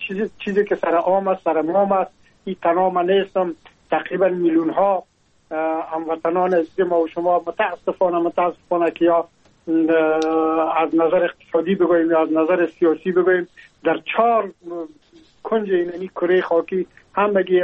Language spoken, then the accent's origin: Persian; Afghanistan; now in France; ما هم در جمع عموم مردم هایی بودم که از افغانستان بر آمدم و تقریبا این 3 سال میشه که ما در فرانسه زندگی میکنم